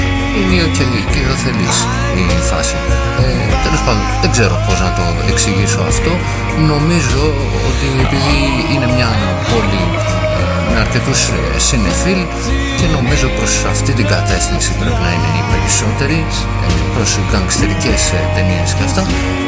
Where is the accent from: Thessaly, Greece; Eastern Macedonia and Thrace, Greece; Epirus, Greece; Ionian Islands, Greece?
Thessaly, Greece; Volos; και επειδή είναι και κάτι που με επηρεάζει και λίγο παραπάνω σαν βολιώτης